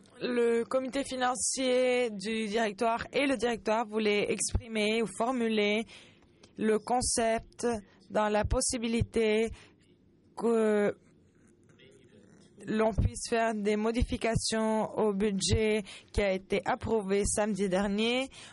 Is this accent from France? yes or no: no; Canada; pour le recommandé NPOC. Je viens du Canada. Et je suis aussi exécutif et résident à Toronto